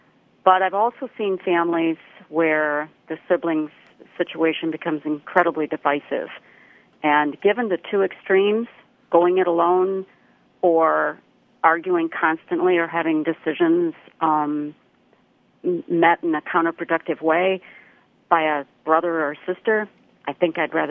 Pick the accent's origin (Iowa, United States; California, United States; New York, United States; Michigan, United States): Michigan, United States; Kalamazoo; Yes, I grew up in Kalamazoo.